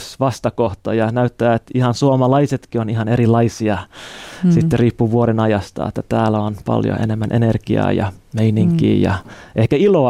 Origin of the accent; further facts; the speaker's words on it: Kenya; also born or lived in Canada / Malawi; mä oon syntynyt Kanadassa. Mutta kun olin alle vuoden ikäinen, vanhemmat meni lähetystyöhön Keniaan, oltiin siellä noin 12 vuotta ja sitten Malavissa vielä 4 vuotta sen lisäksi, että melkein koko peruskoulu, lukio oli Afrikassa.